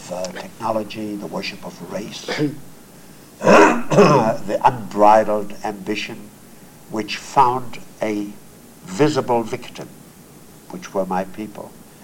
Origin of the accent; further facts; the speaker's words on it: Germany; I grew up in Germany.